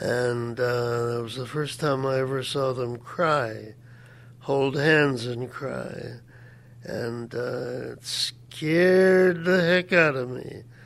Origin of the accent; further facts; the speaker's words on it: Cleveland, Ohio, United States; first language English; English was my first language. And we were able to get through the public school system in Cleveland, Ohio, where I was born, with enough success so that I was able to go to college